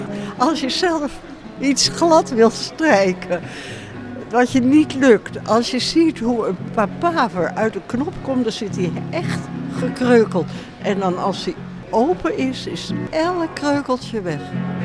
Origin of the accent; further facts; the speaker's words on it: Maren, North Brabant, Netherlands; Ik kom uit Maren.